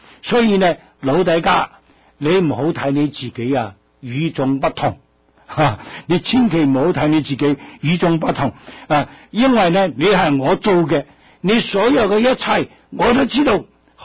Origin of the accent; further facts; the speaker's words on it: China; 所以我中国人讲信。